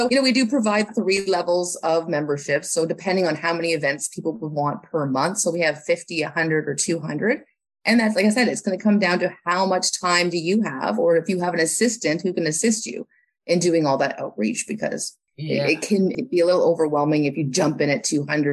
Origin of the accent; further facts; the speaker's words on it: Vancouver, British Columbia, Canada; I'm originally from Vancouver